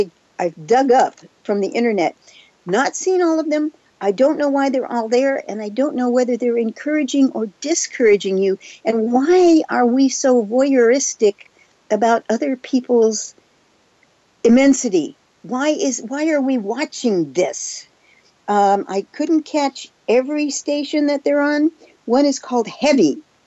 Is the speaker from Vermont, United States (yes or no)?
no; Texas, United States; It makes Southerners look nuts. I'm from Texas